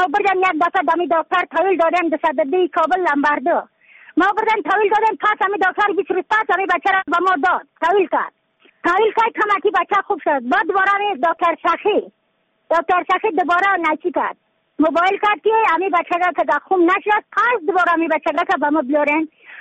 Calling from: Badakhshan, Afghanistan; از بدخشان هستم، مرکز بدخشان، ولسوالی اکل پایان، قیره وینگ،

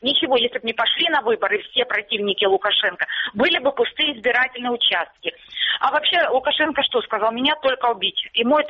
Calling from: Starobilsk, Luhansk Oblast, Ukraine; Добрый вечер … Луганщина, Старобельск.

